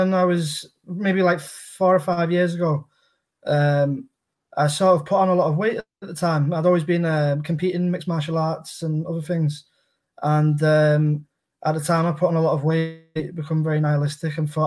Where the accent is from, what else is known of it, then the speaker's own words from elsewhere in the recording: Warrington, North West England, United Kingdom; No, I'm from Warrington. It's in between Liverpool and Manchester.